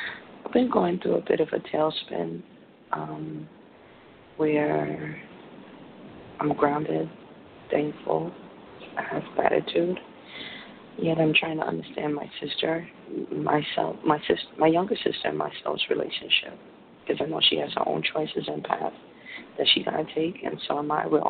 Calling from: Connecticut, United States; Good evening. … I'm calling in from Connecticut.

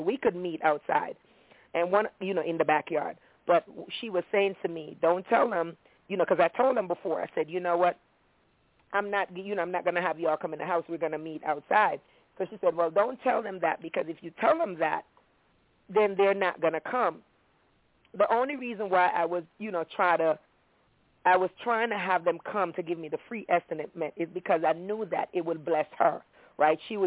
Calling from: Maryland, United States; I'm calling from Maryland.

